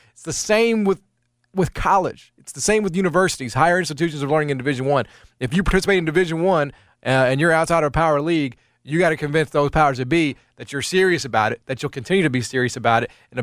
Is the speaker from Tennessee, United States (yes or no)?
yes; Memphis, Tennessee, United States; when I was a teenager, I was growing up in Memphis, and you know what happened?